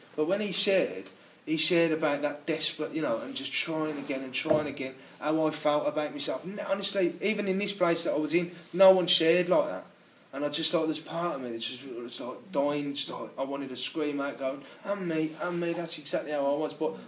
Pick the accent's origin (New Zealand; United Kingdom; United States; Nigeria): United Kingdom; Birmingham, West Midlands; I'm from Birmingham